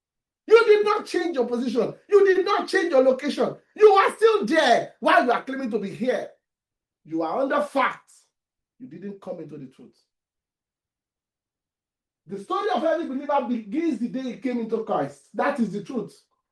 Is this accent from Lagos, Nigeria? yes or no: no; Ibadan, Oyo, Nigeria; We grew up in Ibadan together.